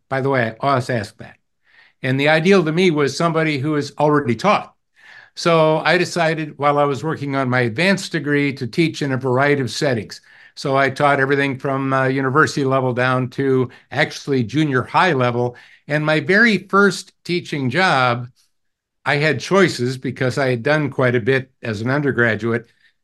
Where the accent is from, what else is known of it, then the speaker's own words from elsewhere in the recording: Milwaukee, Wisconsin, United States; I grew up just outside of the Milwaukee, Wisconsin area, so that's in the upper Midwest.